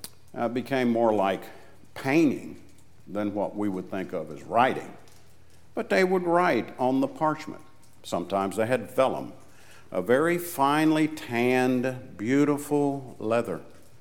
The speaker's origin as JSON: {"language": "English", "region": "Tennessee", "country": "United States", "said": "I'm from Tennessee, and I'm here and speaking for a congregation and in a campaign"}